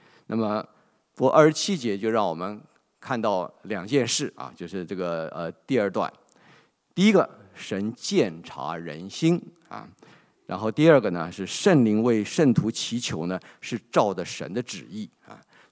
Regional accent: China; 我们中国人就会用这种话来安慰一下啊，碰到不好事情的人嘛

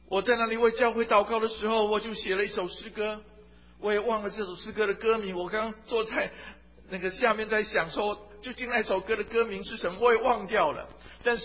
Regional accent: Taiwan; 我自己从小在教会里面长大，我在台湾成长，我的教会是长老的教会。到我初中的时候，我开始渴慕追求认识主。高一的时候我重生得救

